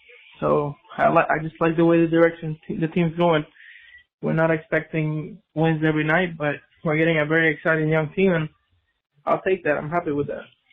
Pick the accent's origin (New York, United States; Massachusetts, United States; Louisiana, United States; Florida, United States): Florida, United States; Altamonte Springs; I'm from Altamont Springs, Florida.